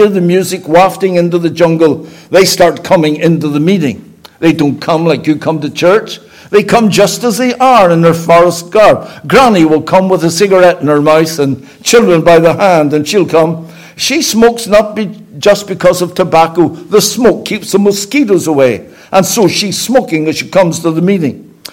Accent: Belfast, Northern Ireland, United Kingdom; Again, I say I came from Belfast, but I had to go to Brazil to learn that a hen only brings out its chickens after 21 days.

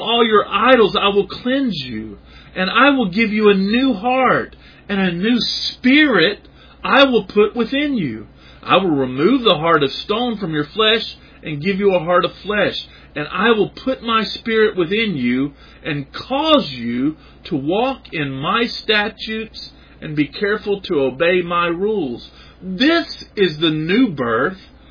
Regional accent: Birmingham, Alabama, United States; born there; Where were you born? For me, it was Birmingham. And I was born in Birmingham, Alabama

